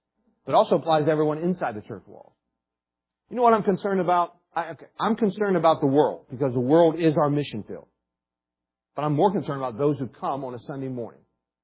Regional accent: West Virginia, United States; also born or lived in Ohio; I was raised, guess where I was raised? West Virginia, that's it. I know where I was raised.

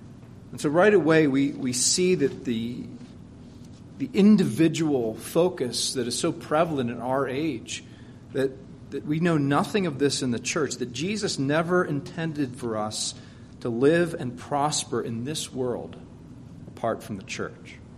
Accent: East Coast, United States; I'm from the East Coast, and when I moved to Arizona to pastor an RP church there

